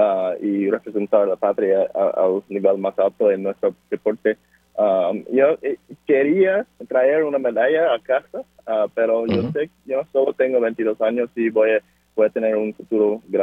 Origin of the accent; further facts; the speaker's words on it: Pittsburgh, Pennsylvania, United States; crecí en Pittsburgh, Pennsylvania, en una familia de boricua muy, muy grande. Tengo siete hermanos.